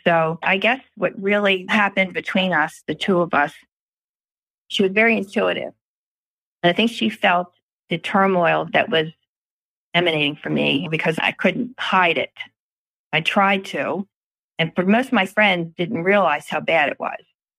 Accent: Pimlico, Maryland, United States; I grew up in Pimlico. I went to St. Ambrose Elementary, parochial school.

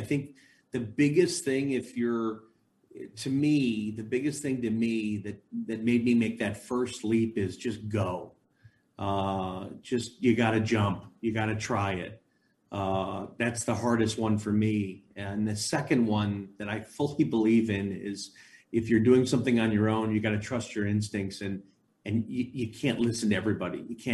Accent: Chicago, Illinois, United States; I grew up in Chicago.

